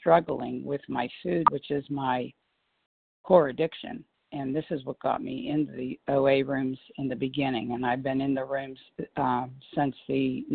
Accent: Pennsylvania, United States; And I'm in Florida on vacation, and I'm from Pennsylvania.

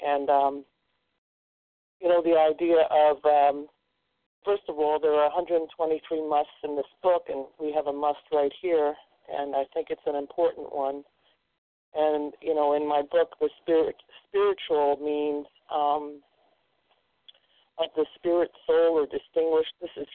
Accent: Iowa, United States; I'm from Iowa, very grateful, recovered.

